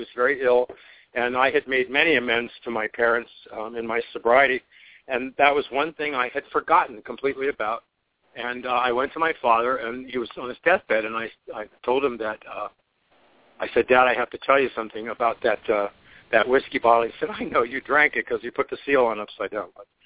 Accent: Canton, Ohio, United States; I'm from Canton, Akron area in Ohio.

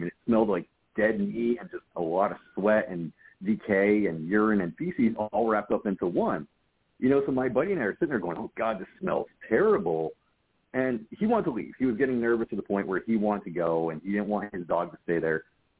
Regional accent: New England, United States; I come from a family of hunters. So growing up in New England, we know what bears sound like, okay?

